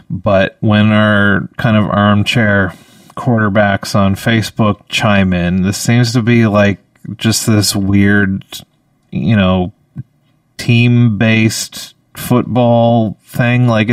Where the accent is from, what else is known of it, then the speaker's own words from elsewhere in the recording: Canada; as a Canadian